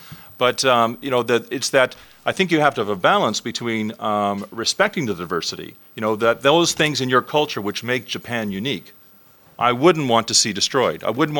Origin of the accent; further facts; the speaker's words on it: Canada; I'm from Canada. And in Canada, for all the time I was growing up, for 40 or 50 years